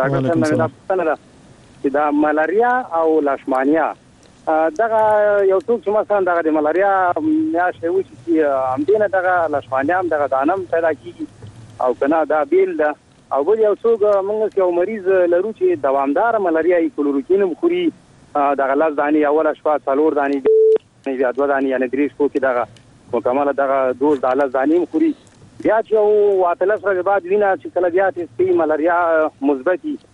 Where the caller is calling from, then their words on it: Jalalabad, Nangarhar, Afghanistan; د جلال آباد د ښار نه هغه … خبرې کوم. جلال آباد.